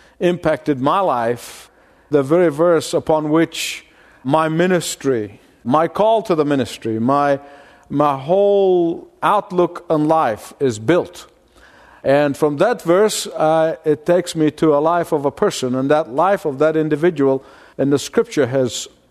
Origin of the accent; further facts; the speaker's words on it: Egypt; And I grew up in Egypt, as some of you look at me, and if you did not know me, you would wonder if I'm a sunburned Swede with that kind of funny accent.